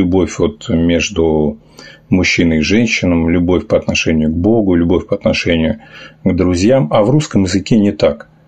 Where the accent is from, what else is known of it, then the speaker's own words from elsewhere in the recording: Saint Petersburg, Russia; я вот из Санкт-Петербурга